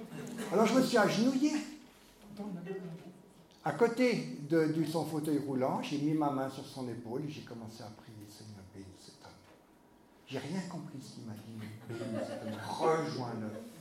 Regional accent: Switzerland; je viens de Suisse.

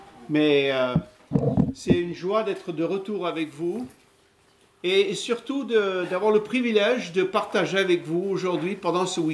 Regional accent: United States; French is a second language; Mon épouse, c'est une Américaine, moi je suis Américain, mais c'est une Américaine comme moi. On a un passeport bleu, mais on a vécu partout dans le monde. On vit jamais aux États-Unis.

